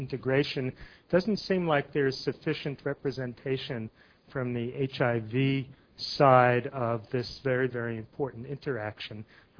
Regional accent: New Haven, Connecticut, United States; also born or lived in KwaZulu-Natal, South Africa; from New Haven, Connecticut, and KwaZulu-Natal, South Africa.

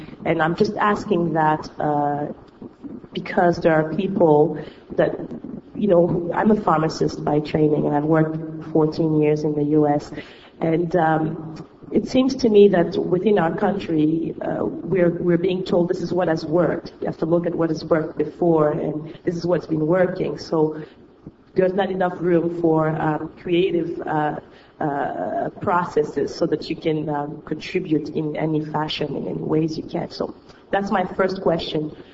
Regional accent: Guinea; and I'm from Guinea.

